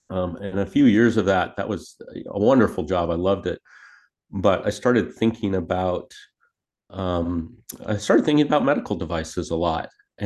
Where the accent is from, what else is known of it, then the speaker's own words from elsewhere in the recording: Reno, Nevada, United States; So I grew up in Reno, Nevada, which felt like the middle of nowhere when I was growing up.